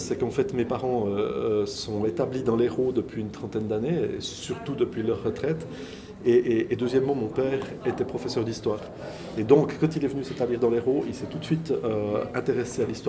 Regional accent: Switzerland; accent: Swiss; j'arrive déjà pas à cacher mon accent, donc je peux pas me faire passer pour un auteur français.

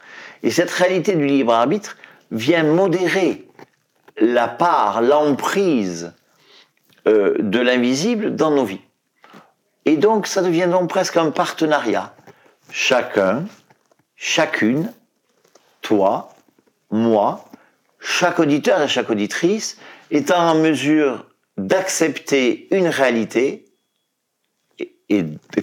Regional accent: Alet-les-Bains, Occitanie, France; born there; D'abord, je suis né à Alette-les-Bains. Alette-les-Bains, une cité médiévale du département de l'Aude, au cœur de l'Occitanie, dans cette haute vallée de l'Aude, au sud de Carcassonne.

